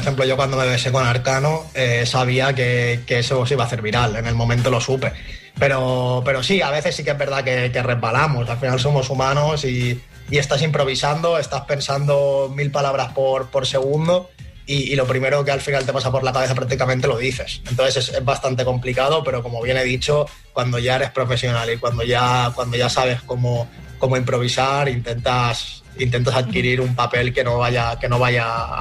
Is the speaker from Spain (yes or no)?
yes; Parets del Vallès, Catalonia, Spain; Yo soy de Pares del Vallès